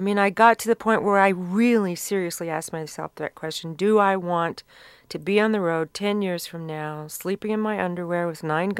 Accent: the South, United States; I grew up around Southern women

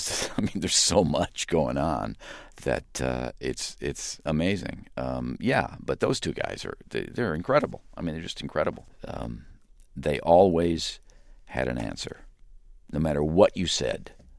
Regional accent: Illinois, United States; John's from Chicago, and I'm from Illinois.

